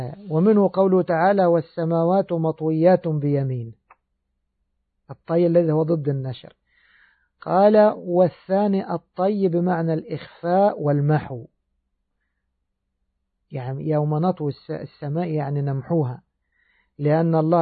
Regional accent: Egypt; ولا زال عندنا في بلادنا مصر يقولون السجل المدني

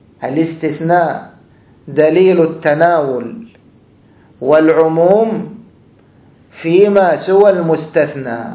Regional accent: Egypt; هذا عندنا في مصر، أبوها يكلف عليها ما يقرب الآن من 100,000، طبعا 100,000 عندنا كثير جدا

